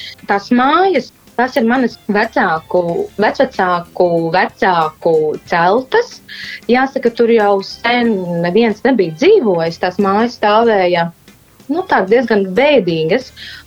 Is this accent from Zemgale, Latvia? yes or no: yes; Jelgava, Zemgale, Latvia; es pati esmu no Jelgavas, bet jā, sākās studiju gadu un es pārcēlos uz Rīgu